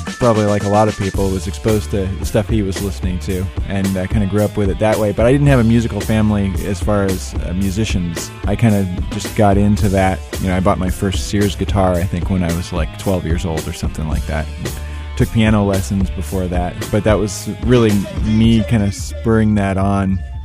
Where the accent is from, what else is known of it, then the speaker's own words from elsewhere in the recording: California, United States; now in San Luis Obispo, United States; I am also from Southern California